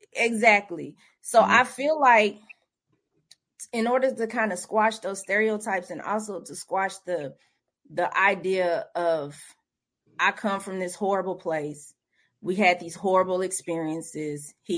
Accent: Grandview, Missouri, United States; I grew up in Kansas City, in Grandview, actually. Okay. I never had a Black teacher.

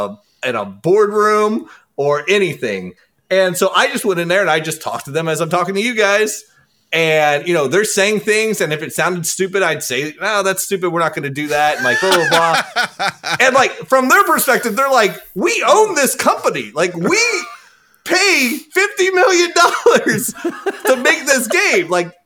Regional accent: Kentucky, United States; I also, growing up in Kentucky, I never thought about the process in terms of a job, right?

